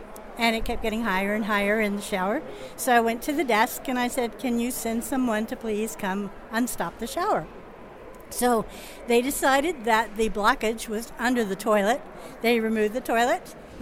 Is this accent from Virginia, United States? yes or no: no; Texas, United States; also born or lived in California; Originally from Texas in the U.S., but I've lived in California for 20 years before.